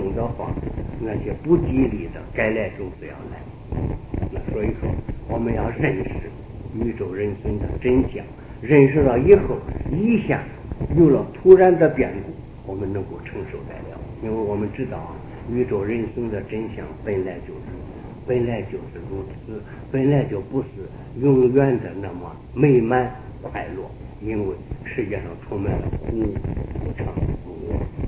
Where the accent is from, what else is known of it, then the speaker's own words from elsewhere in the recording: China; 我们中国人呢，自古以来好讲吉利话